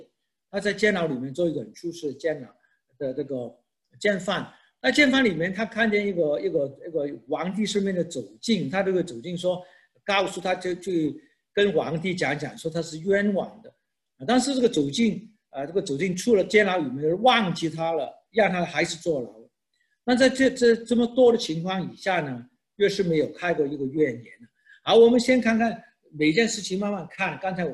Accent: China; 中国人因为这个忧患意识很重，因为中国过去历史里面很多都是很多很惨痛的历史了。

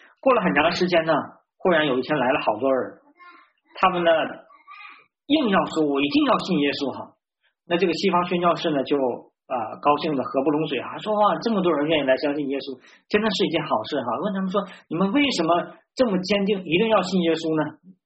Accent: China; 那我们说我们中国人呢，一般打招呼常常会问什么呢？

